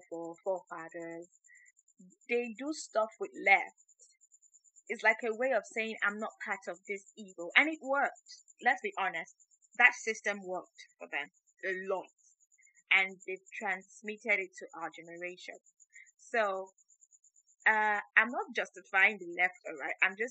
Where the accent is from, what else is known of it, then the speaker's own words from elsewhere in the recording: Edo, Nigeria; So from my place, I'm from Edo State, right? From the Asan part of Edo State.